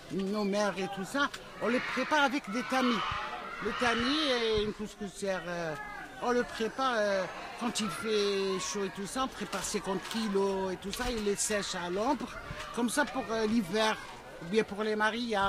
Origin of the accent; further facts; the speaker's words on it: Algeria; On est algérienne.